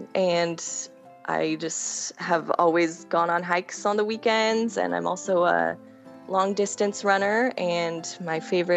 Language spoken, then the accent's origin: English; Oregon, United States; In the mountains around my hometown in Oregon, I saw decreased level snowpacks year after year